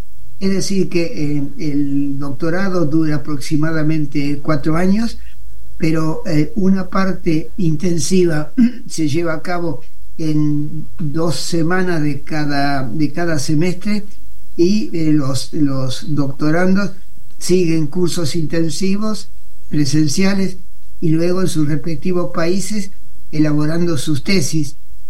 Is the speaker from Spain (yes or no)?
no; Argentina